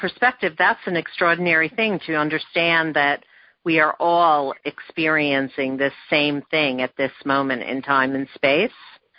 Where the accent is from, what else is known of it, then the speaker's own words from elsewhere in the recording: New York, United States; Well, as a New Yorker, I'm curious to hear your thoughts